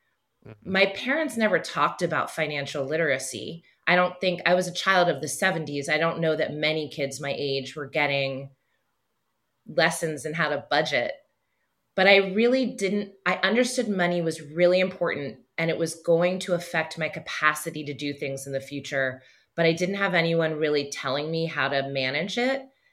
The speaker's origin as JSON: {"language": "English", "town": "Roanoke", "region": "Virginia", "country": "United States", "tie": "born there", "said": "I was born outside of Roanoke, Virginia. She grew up with brothers. I grew up with a brother."}